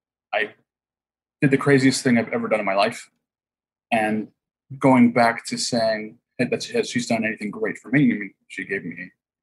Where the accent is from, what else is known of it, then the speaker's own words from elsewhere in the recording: Huntington Beach, California, United States; I grew up in Huntington Beach. There's no drive-bys really.